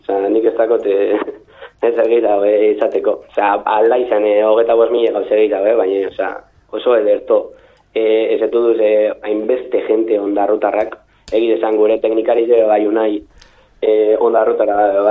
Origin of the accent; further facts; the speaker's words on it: Bermeo, Basque Country, Spain; Bermion garana amazortxe mile pertsona